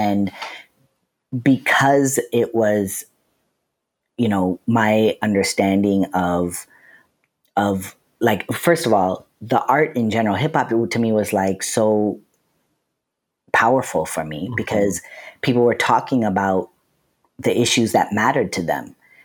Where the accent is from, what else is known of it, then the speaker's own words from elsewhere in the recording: Lancaster, California, United States; I grew up in Lancaster, California